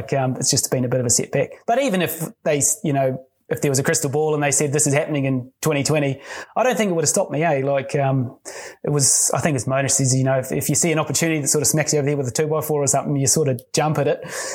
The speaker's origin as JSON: {"language": "English", "country": "New Zealand", "lives_now": "Australia", "said": "And especially being a Kiwi, our work ethic is quite good."}